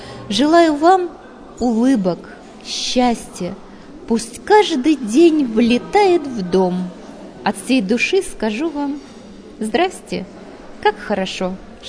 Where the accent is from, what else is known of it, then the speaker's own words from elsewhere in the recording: Yekaterinburg, Sverdlovsk Oblast, Russia; по месту жительства я родилась и живу на Химаше.